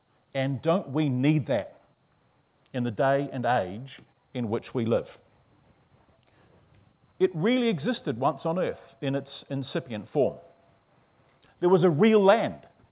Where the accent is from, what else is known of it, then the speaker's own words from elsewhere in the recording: Wellington, New Zealand; we come from Wellington, which is the red dot in the middle of the country there, bottom of the North Island. Because it's located where it is, with that little gap between the two islands, it's extremely windy